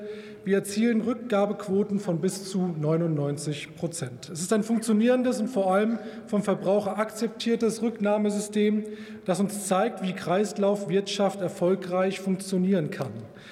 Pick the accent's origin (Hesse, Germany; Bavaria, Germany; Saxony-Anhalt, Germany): Hesse, Germany; Ein Beispiel aus meiner Heimat, die Produzenten von Ebbelwoi, hochdeutsch Apfelwein.